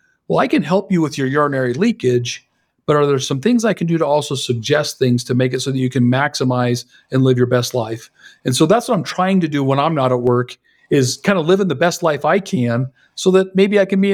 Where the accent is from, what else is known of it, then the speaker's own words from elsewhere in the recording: Salt Lake City, Utah, United States; because I come from Salt Lake, I have connections to get people in to see whoever they need to see.